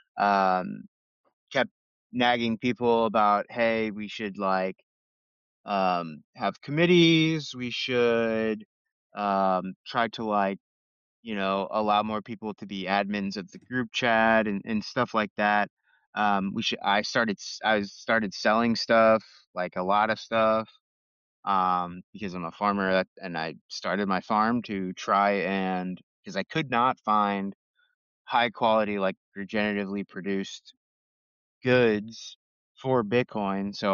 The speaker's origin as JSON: {"language": "English", "town": "St. Louis", "region": "Missouri", "country": "United States", "said": "I'm from St. Louis originally."}